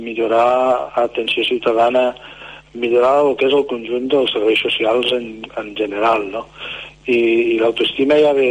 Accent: Lleida, Catalonia, Spain; born there; jo vaig néixer a Lleida, a un barri que antigament se'n deia Puigbordell

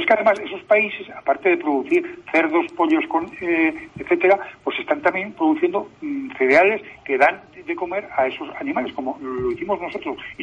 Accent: Aragon, Spain; y me acerco a mi tierra, a mi zona, a mi patria chica, como las cinco villas

